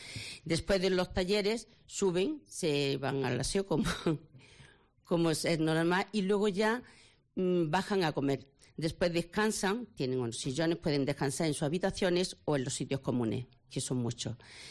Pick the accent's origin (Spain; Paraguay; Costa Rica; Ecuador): Spain; Granada, Andalusia; accent: Andalusian; Efectivamente, no sé qué hago aquí, pero bueno, soy de Granada.